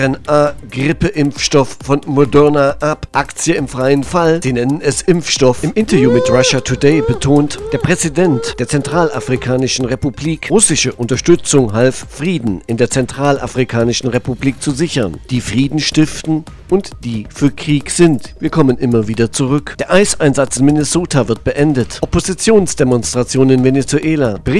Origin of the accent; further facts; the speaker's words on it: East Germany, Germany; Bei uns in der DDR nannte man das dialektisches Denken.